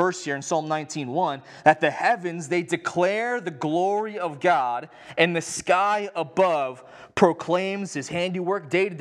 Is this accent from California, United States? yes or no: yes; San Clemente, California, United States; I grew up in San Clemente, and so my family, we would be avid car washers on the weekend.